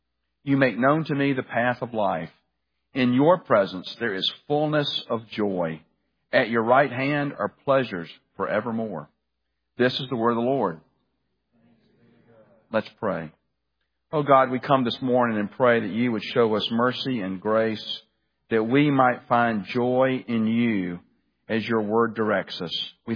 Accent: Birmingham, Alabama, United States; I remember as a child growing up in Birmingham, one of the taller buildings in downtown Birmingham, and they may still do this. It's just been a number of years since I've been in Birmingham

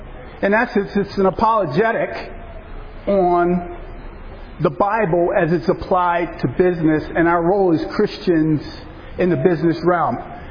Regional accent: West Chester, Pennsylvania, United States; I'm here with my daughter, Alicia. We're from Westchester, Pennsylvania.

